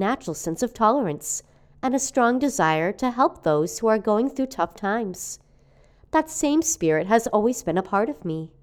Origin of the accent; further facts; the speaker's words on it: Beijing, China; I was born and raised in Beijing, a massive city with a long history of serving as China's capital through many dynasties.